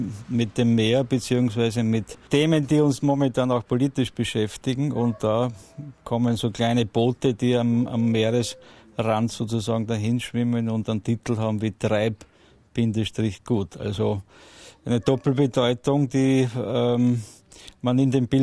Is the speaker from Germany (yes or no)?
no; Unterrabnitz, Burgenland, Austria; die mittelburgenländische Landschaft, wo ich herkomme, Unterrabnitz, Sonnenschein, Regen, alles haben wir ja da.